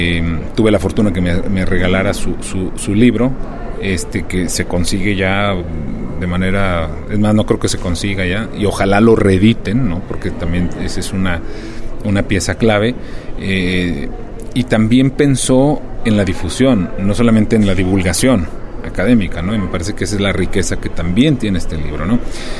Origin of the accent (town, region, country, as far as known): Mexico